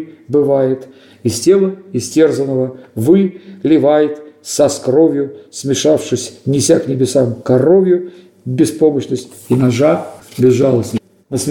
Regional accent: Russia; Я вот из России, я так пою.

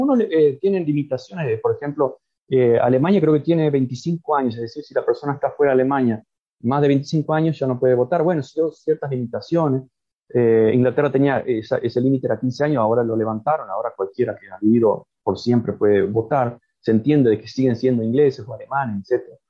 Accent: Tacuarembó, Uruguay; yo que soy de Tacuarembó, lo conozco bastante bien

